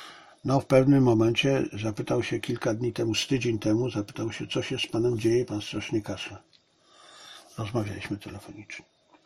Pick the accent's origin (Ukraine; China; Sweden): China; on wie, że ja jestem Chińczyk. No, od zawsze wie, że jestem Chińczyk.